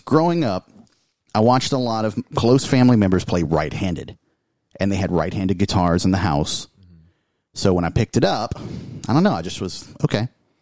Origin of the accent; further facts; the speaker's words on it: Abbeville, Louisiana, United States; I am from Abbeville, Louisiana, originally born and raised, and...